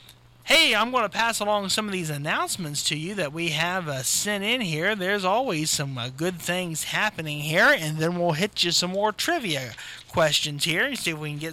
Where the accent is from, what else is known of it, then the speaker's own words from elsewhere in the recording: Waldo, United States; So that was going on down in my hometown of Waldo.